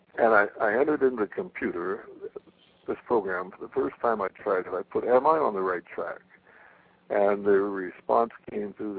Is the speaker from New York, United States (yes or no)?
no; Columbus, Ohio, United States; I grew up in Columbus, Ohio, the Buckeye town.